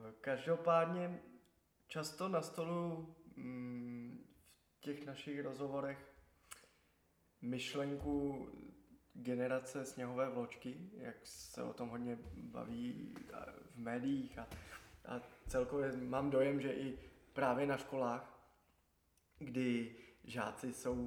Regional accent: Prague, Czechia; jak jsem vyrůstal u nás na Letné, tak já jsem chodil na základní školu korunovační

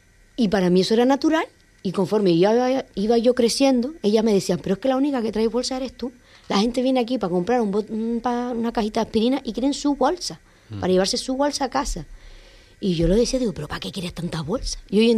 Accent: Antigua Guatemala, Sacatepéquez, Guatemala; cuando pequeña yo iba siempre a la farmacia en Antigua, ustedes saben que yo soy de Antigua

